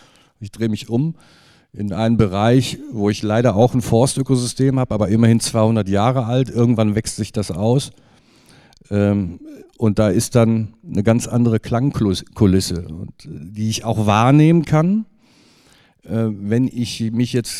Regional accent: Cologne, North Rhine-Westphalia, Germany; ich komme aus dem Osten von Köln, bin sozusagen Königsforst Warneheide sozialisiert

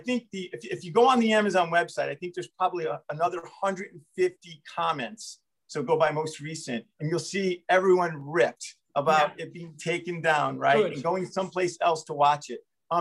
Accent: Bridgeport, Connecticut, United States; met him up in Bridgeport, Connecticut, of all places, my hometown.

